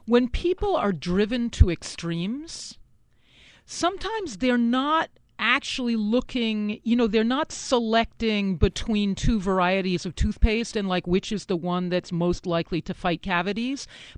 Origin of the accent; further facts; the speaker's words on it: Boston, Massachusetts, United States; I mean, I grew up in the Boston area in New England, and so we were always really proud of our, you know, 18th century past.